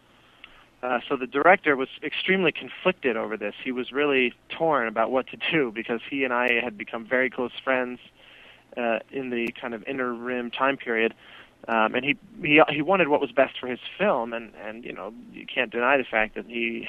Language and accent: English; Denver, Colorado, United States; I grew up in Denver and started piano lessons when I was about 10.